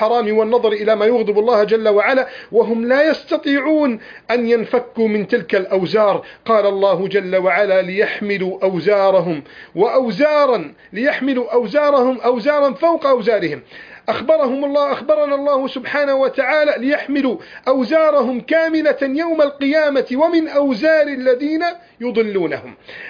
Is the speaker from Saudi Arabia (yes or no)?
no; Egypt